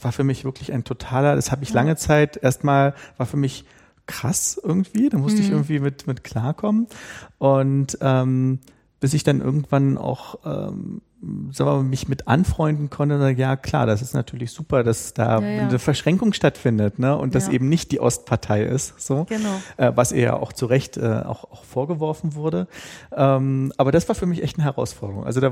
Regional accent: Berlin, Germany; Ich komme ja aus der DDR und ich war 11, als die Wende war

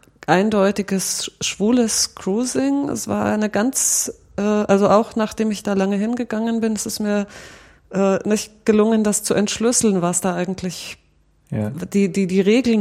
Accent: Southern Germany, Germany; weil ich komme ja aus Süddeutschland und da fuhr man in Urlaub traditionell ans Mittelmeer, weil es einfach näher war

